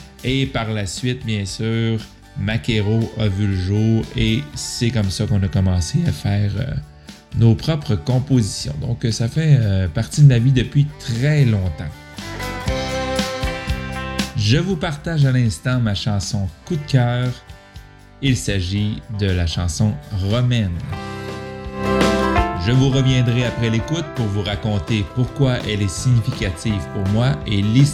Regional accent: Saint-Ludger-de-Milot, Quebec, Canada; Je suis natif de Saint-Ludger-de-Milo au Lac-Saint-Jean et c'est au Québec.

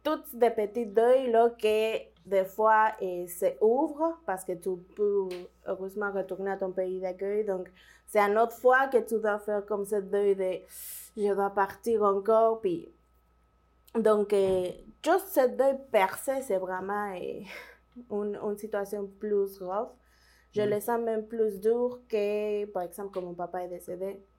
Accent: Mexico; French is a second language; Je viens de Mexique.

